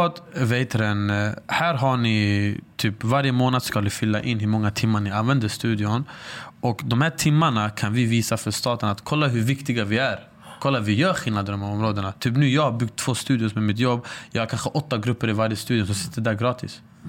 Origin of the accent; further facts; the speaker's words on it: Stockholm, Stockholm County, Sweden; just området jag är från, Rinkeby, mina vänner, ta typ min närmaste vän.